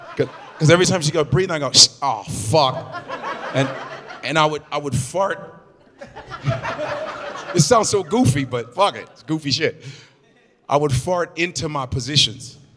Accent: Chicago, Illinois, United States; I'm from Chicago.

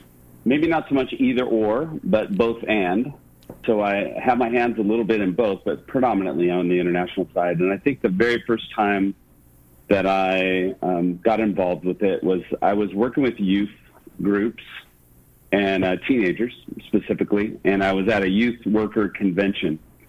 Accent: San Diego, California, United States; And I grew up in San Diego and hadn't really gone down to Mexico very often.

